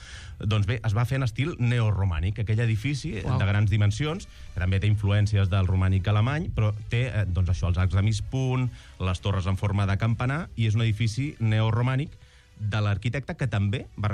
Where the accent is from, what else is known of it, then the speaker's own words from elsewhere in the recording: Sant Boi de Llobregat, Catalonia, Spain; perquè jo soc de Sant Boi